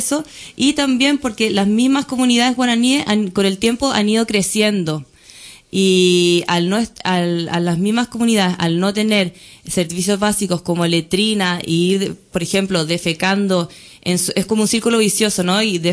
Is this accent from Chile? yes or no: yes; Chile; Yo soy de Chile.